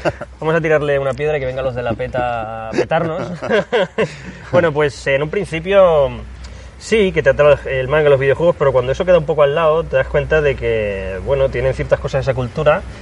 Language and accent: Spanish; Spain; Y me dijeron, bueno, como los españoles tenemos buen acento japonés